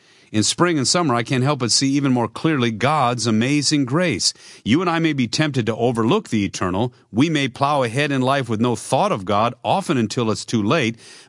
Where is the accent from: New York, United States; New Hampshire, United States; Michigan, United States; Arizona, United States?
Michigan, United States; My home state of Michigan has Detroit, a serious contender for a city with the most road construction, repair, and road repaving.